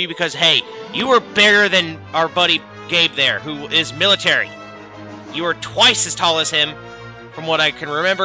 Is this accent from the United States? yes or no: yes; United States; first language English; Because I may be Japanese, yes, but I'm a native. I'm both born and raised in America. I speak English. English is my first and only language.